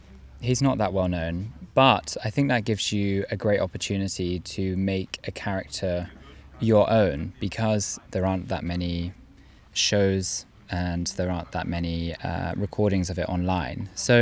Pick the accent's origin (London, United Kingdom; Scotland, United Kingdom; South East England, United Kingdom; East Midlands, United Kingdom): London, United Kingdom; now in Passau, Germany; I'm from London, but currently live in Germany in Passau